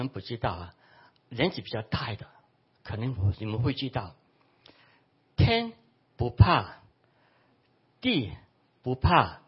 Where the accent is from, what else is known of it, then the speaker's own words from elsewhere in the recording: Hong Kong; Chinese is a second language; also born or lived in Canada; now in Taiwan; 我现在还是学习讲这一个国语啊，就是我是在香港出生，香港长大，那么后来就是移民去加拿大，那么就是没有好好的去学我们的中文这一个国语。那么现在来到台湾之后